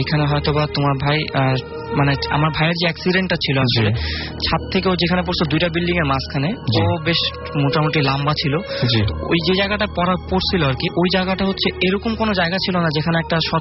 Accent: Old Dhaka, Dhaka Division, Bangladesh; এসেছি পুরান ঢাকা থেকে।

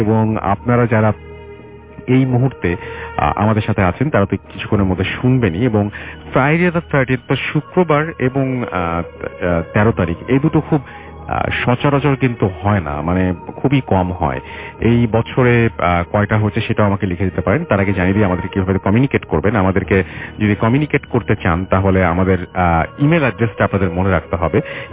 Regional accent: Bangladesh; বিশেষ করে আমাদের বাংলাদেশে যারা বিশ্বের বিভিন্ন জায়গায় আছেন, আমি বাংলাদেশি বলবো

